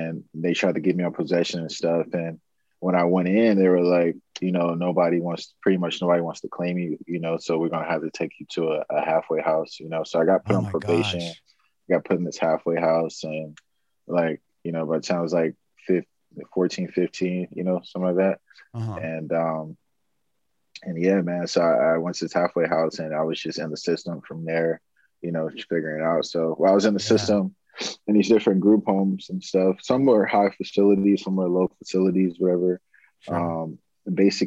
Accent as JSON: {"language": "English", "town": "Los Angeles", "region": "California", "country": "United States", "tie": "born or raised there", "said": "I grew up in South Central LA. I went to Charles Bear Elementary School and Forest Middle School, went to Henry Clay Horseman, all in like South Central, Inglewood, Gardena area."}